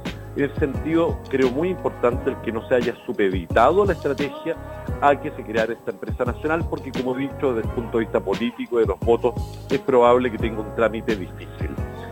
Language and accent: Spanish; Chile; que en este caso somos todos los chilenos